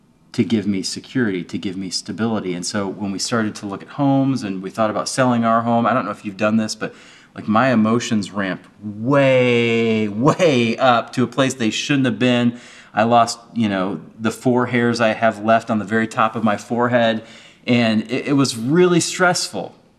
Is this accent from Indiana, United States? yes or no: no; Michigan, United States; But they didn't know that I grew up in Michigan, which is the place that you send happy people to become unhappy, okay?